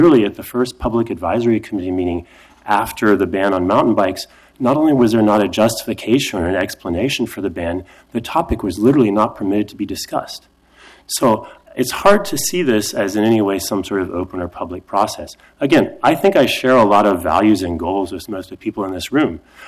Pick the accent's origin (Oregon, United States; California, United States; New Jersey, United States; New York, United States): Oregon, United States; Portland; I'm a biologist from Southeast Portland